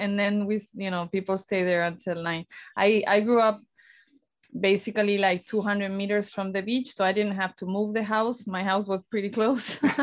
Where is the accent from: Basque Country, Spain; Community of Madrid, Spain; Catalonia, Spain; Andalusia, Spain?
Andalusia, Spain; Torremolinos; Yes, I grew up in Torremolinos, which is very known touristically because a lot of the North Europeans, they come down to, you know, have a holiday and even live there during the winter time.